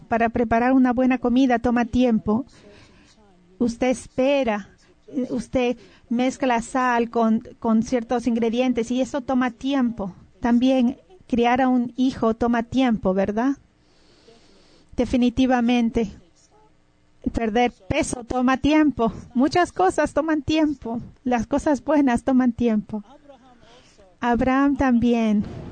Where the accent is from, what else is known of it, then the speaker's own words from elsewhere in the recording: Istanbul, Turkey; Ustedes saben que soy de Turquía, de Estambul.